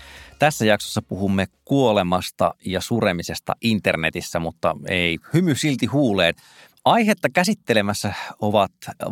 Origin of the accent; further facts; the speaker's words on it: Joensuu, North Karelia, Finland; Ei oltu tiivissä yhteydessä enää sen jälkeen, kun muutin pois Joensuusta